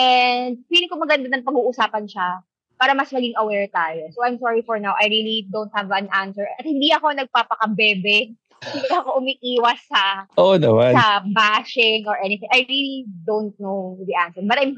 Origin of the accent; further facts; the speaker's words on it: Calabarzon, Philippines; But taga Cavite ako, so ipapakita ko kung ano meron ng Cavite.